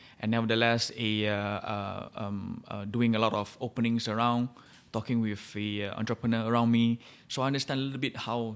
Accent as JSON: {"language": "English", "country": "Singapore", "said": "I think to show kids that, you know, I'm from Singapore and for them to know that this is the real Singaporean dish."}